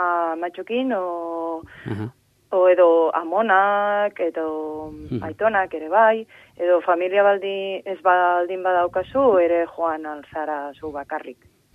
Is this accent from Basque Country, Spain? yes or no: no; Catalonia, Spain; Basque is a second language; Barkatu nire euskaragatik, Kataluniakoa naiz eta akats pila bat itzen ditut.